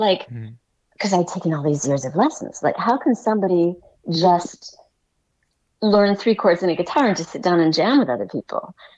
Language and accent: English; Minnesota, United States; there was almost nobody to teach me that either when I grew up in Minnesota.